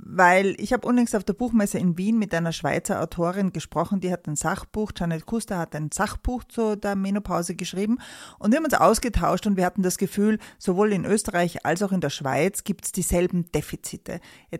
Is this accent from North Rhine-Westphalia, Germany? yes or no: no; Munich, Bavaria, Germany; wir haben dasselbe Geburtsjahr, und ich bin auch in München aufgewachsen, und wir sind zwei Frauen in den Wechseljahren.